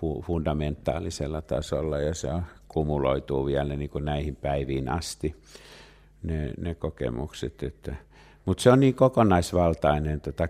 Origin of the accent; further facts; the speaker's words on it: Pori, Satakunta, Finland; joku porilaispoika yhtäkkiä pomppii täällä.